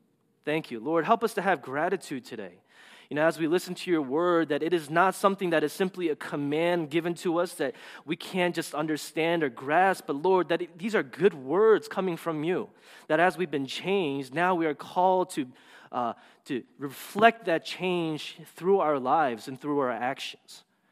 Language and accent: English; East Coast, United States; I'm from the East Coast. Some people say I'm a bad driver.